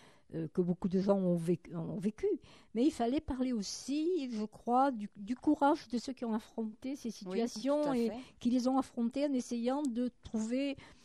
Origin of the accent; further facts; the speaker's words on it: Marseille, Provence-Alpes-Côte d'Azur, France; now in Var, France; je suis originaire de Marseille, et Marseille que j'ai quitté avec le soleil, et je vais retrouver la pluie à Toulouse.